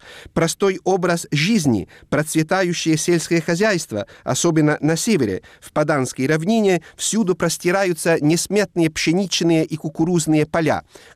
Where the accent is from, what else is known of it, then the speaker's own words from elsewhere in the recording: Po Valley, Italy; Russian is a second language; Паданской равнины, по которой протекает главная река Италии с коротким названием По, и где находится также мой родной город.